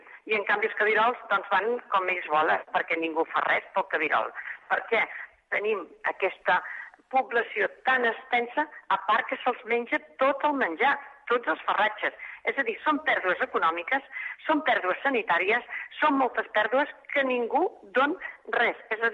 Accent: Les Franqueses del Vallès, Catalonia, Spain; jo soc de les Franqueses del Vallès i estàvem inundats

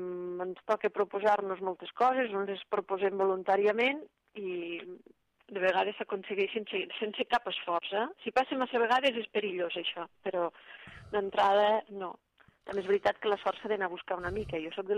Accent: Torrelameu, Catalonia, Spain; Bé, jo sóc noia de poble, sóc de Torrelameu, de la Noguera, i evidentment no me n'acabo de desprendre mai, ni ho vull fer

